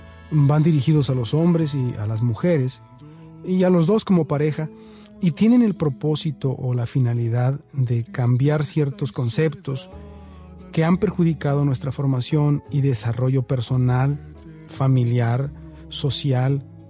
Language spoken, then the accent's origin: Spanish; Ciudad Obregón, Sonora, Mexico; Soy originario de Ciudad Obregón, Sonora, México. Crecí en un hogar cristiano, conocí al Señor desde muy temprana edad